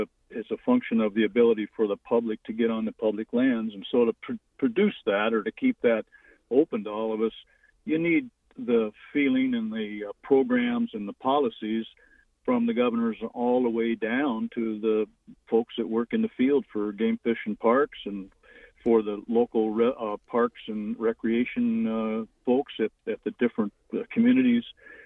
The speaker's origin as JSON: {"language": "English", "region": "California", "country": "United States", "said": "And it's just hard to describe a kid like I was from California, where we had lots and lots of people on every place that you normally would go."}